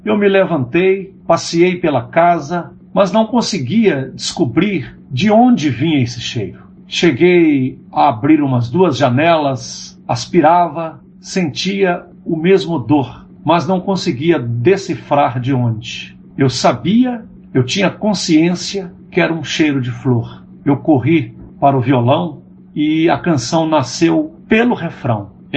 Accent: Coluna, Minas Gerais, Brazil; quando eu fiz uma apresentação em Coluna, minha terra natal

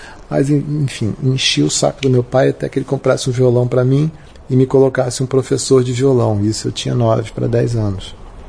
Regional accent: Rio de Janeiro, Brazil; Eu fui criado no Alto da Boa Vista, na Tijuca primeiro, e depois eu fui morar no Alto da Boa Vista.

